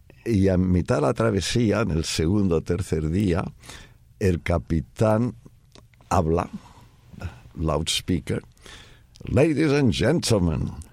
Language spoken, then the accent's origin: Spanish; Barcelona, Catalonia, Spain; yo nací en Barcelona, viví allí y cuando se inició la guerra civil del año 36, sí, yo tenía 7 años. No soy un teenager